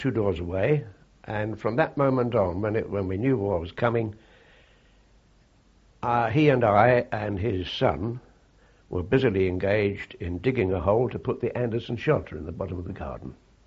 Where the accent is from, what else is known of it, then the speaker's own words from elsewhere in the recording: London, United Kingdom; born there; I was born in East Dulwich, London.